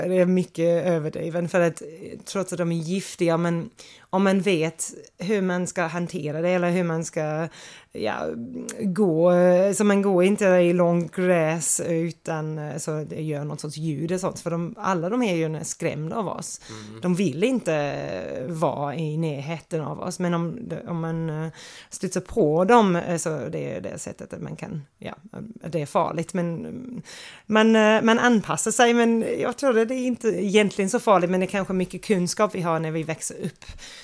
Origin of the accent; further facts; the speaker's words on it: Australia; Swedish is a second language; Och de är ändå fascinerande även om man växer upp med dem.